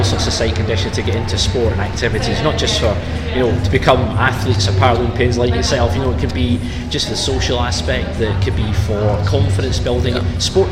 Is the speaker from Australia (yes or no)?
no; Scotland, United Kingdom; I'm a Scotsman, I was cheering for you.